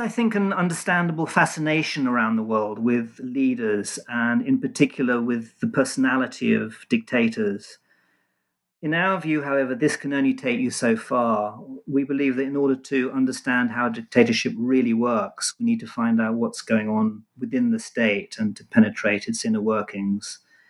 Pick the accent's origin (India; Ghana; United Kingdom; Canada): United Kingdom; London; also born or lived in Israel; I was born in London, and apart from a short spell in Israel, was raised and educated in England.